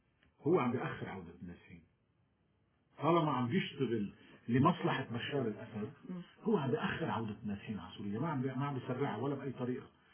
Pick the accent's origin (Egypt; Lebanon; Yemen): Lebanon; خلينا قبل ما ننقسم ونقتل بعضنا كلبنانيين ونتموضع بخنادق